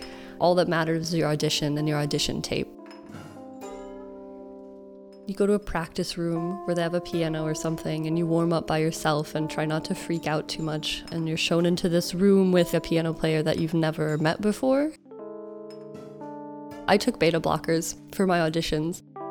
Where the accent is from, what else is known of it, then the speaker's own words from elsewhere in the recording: Huntsville, Alabama, United States; There's this woman from my hometown, from Huntsville, Alabama, who's an incredible opera singer.